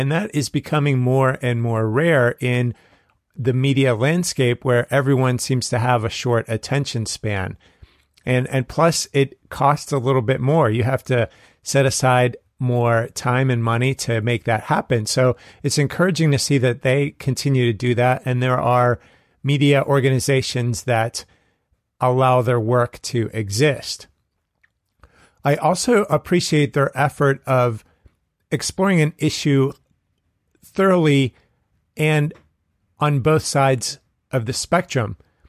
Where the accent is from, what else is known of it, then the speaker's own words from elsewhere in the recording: New York, United States; born there; I have some family in Arkansas as well, and I was born in New York.